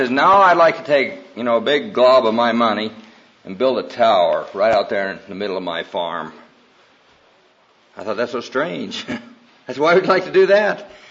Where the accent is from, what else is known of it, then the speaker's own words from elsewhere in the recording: Iowa, United States; When I was raised in Iowa, and I was working for a farmer who, over the years, has accumulated quite a bit of money